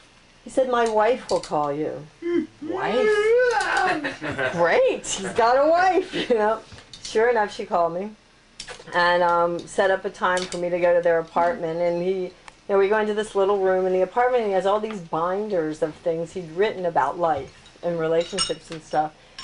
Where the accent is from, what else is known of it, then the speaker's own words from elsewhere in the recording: Philadelphia, Pennsylvania, United States; I grew up in Philadelphia.